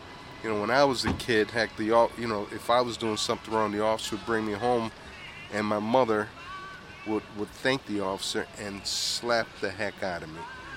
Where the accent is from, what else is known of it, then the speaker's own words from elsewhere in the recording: Dolton, Illinois, United States; also born or lived in Chicago; Well, actually, I originally started out of South Chicago, then moved into Dalton, Illinois. So I'm pretty much Dalton. Used to be a former Dalton resident.